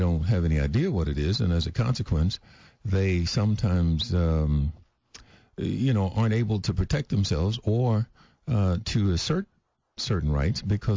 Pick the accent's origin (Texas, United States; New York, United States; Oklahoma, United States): Texas, United States; Houston; I remember growing up in Fifth Ward when we would leave Hester House and we would walk down Solo.